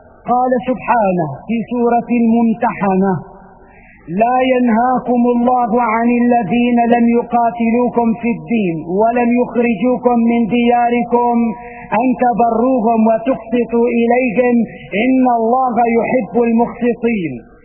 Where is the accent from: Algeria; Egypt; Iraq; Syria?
Syria